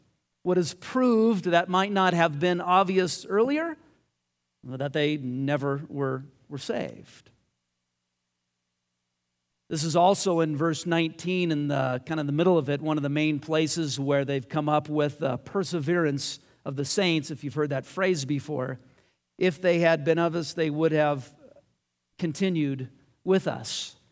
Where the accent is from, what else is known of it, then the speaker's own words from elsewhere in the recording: United States; I'm a patriot, you know, I'm American